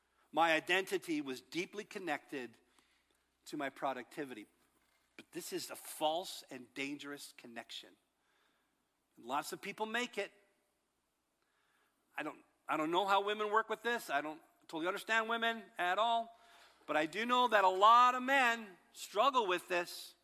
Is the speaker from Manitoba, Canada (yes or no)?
yes; Manitoba, Canada; from Manitoba. All right, so my grandpa was a Mennonite who migrated from Russia through Mexico up to the Canadian Midwest.